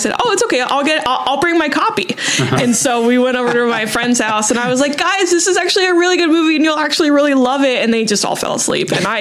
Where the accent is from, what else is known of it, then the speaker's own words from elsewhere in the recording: California, United States; But I'm from the suburbs. It's not like I'm from Bollywood or anything like that. I'm from the suburbs of Southern California.